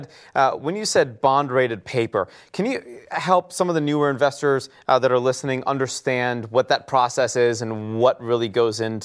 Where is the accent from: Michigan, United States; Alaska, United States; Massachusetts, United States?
Michigan, United States; even though I'm from Michigan, I haven't lived there in a while.